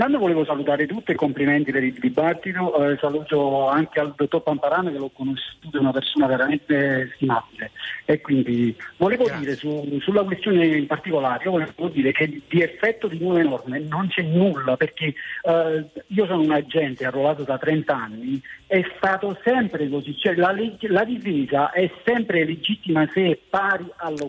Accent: Caserta, Campania, Italy; sono di Caserta, sì.

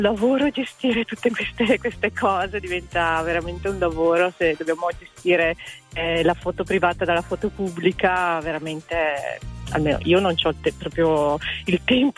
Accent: Verona, Veneto, Italy

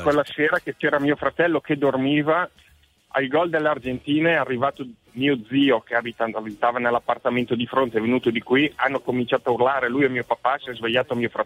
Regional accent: Bergamo, Lombardy, Italy; per me che sono bergamasco

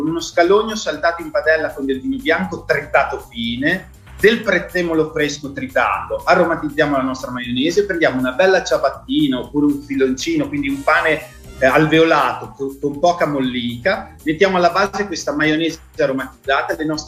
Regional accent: Modena, Emilia-Romagna, Italy; No, io sono di Modena.

